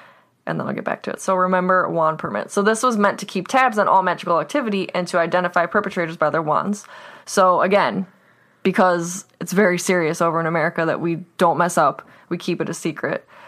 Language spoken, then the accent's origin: English; United States; I know I'm American